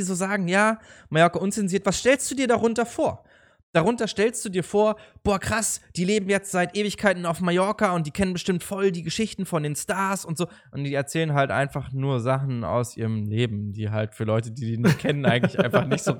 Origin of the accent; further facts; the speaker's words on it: Berlin, Germany; Und dann bist du da als Berliner auch noch, der also echt, ich sag jetzt mal, Partys gewohnt ist, ja.